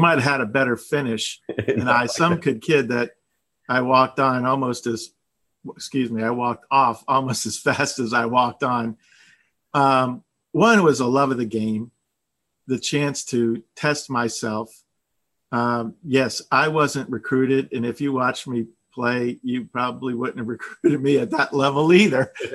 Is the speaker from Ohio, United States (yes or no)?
no; Florida, United States; I grew up in South Florida.